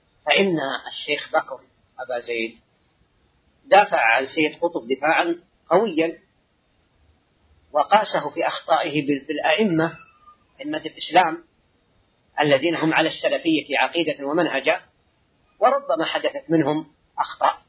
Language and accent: Arabic; Saudi Arabia; في بلادنا السعودية،